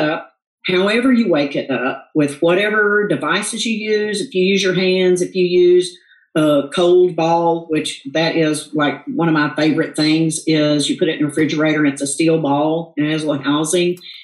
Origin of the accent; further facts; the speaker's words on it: the South, United States; Or if you have a hitch in your giddy up, because I'm from the South, then if you have a cog in your spokes, then I can help you